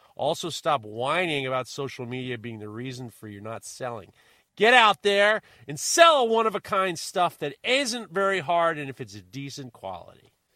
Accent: Lithuania; English is a second language; I guess in Lithuania we're very proud of being Baltic.

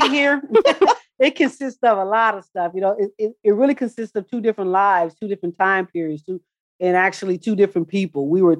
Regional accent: Houston, Texas, United States; in Maryland. We're from Houston, Texas.

